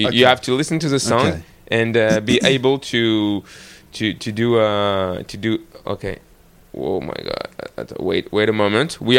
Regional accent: France; accent: French; English is a second language; I can do an accent like this and keep my French accent. But I'm trying. I want to improve.

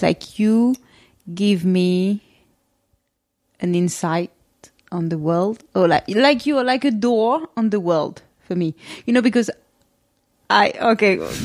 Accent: Paris, Île-de-France, France; English is a second language; Like, I was raised in Paris, all right? I grew up here. I've always lived here, except, like, for a few weeks in London where we met 10 years ago. So I only know Paris.

